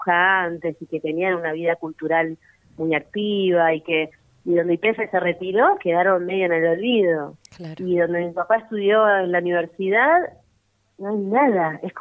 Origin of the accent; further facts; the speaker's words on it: Neuquén, Argentina; yo nací en Neuquén y me crié en Neuquén